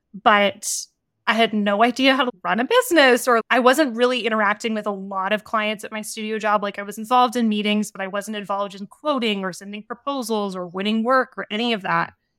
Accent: Calgary, Alberta, Canada; also born or lived in Toronto; I moved back from Toronto to Calgary, where I'm from, after school, mostly because of like the mountains. My family was here.

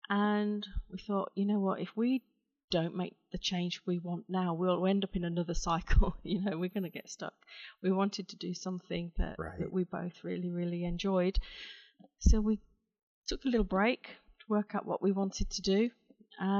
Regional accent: England, United Kingdom; My mum went into nursing, and we grew up in England.

